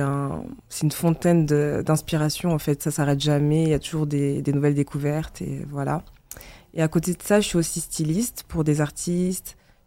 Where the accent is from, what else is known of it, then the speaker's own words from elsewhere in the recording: Auvergne-Rhône-Alpes, France; now in Paris, France; on va dire que je suis arrivée à Paris en 2011-2012, parce qu'à la base, je viens d'Auvergne.